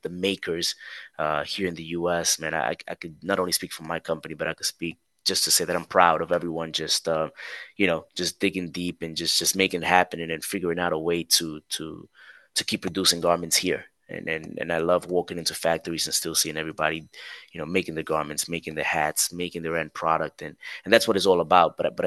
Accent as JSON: {"language": "English", "region": "New York", "country": "United States", "said": "I'm from New York, and my sister is actually a CPA"}